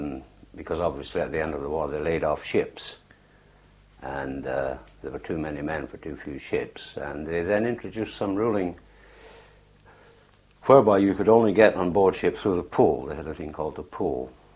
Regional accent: Bathgate, Scotland, United Kingdom; born there; I was born in Bathgate, West Lothian, Scotland.

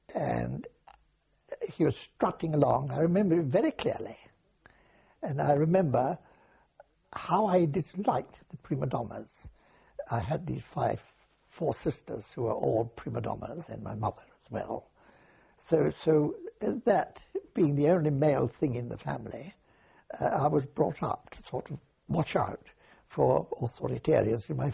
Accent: Genoa, Liguria, Italy; also born or lived in Richmond; No, I was educated in Genoa in Italy.

